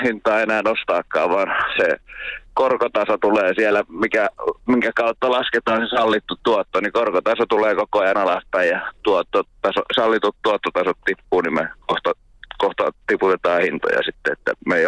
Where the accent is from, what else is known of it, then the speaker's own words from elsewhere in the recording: Hollola, Päijät-Häme, Finland; En mä nyt hollolalaisenakaan lähtisi isosti sitä suremaan